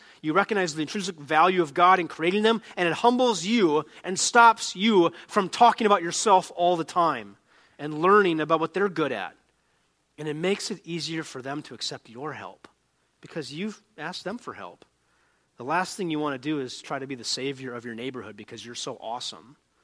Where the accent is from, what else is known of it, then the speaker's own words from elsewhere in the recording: North Dakota, United States; I grew up in North Dakota. You wave to everybody, just to everybody, as many times as you can.